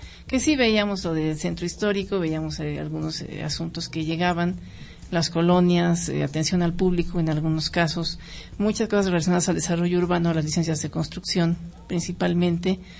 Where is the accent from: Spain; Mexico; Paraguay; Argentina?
Mexico; Pachuca, Hidalgo; born there; Yo nací en Pachuca.